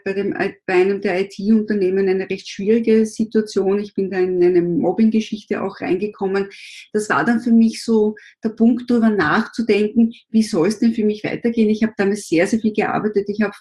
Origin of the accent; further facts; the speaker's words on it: Vienna, Austria; born there; Ich bin 52, bin gebürtige Wienerin